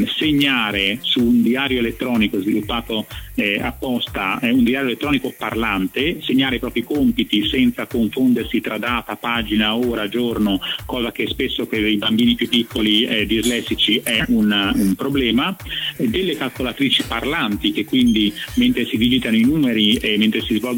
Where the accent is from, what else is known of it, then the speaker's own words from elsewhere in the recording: Milan, Lombardy, Italy; anche se io sono di Milano